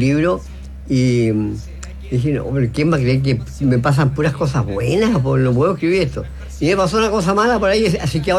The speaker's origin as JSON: {"language": "Spanish", "country": "Chile"}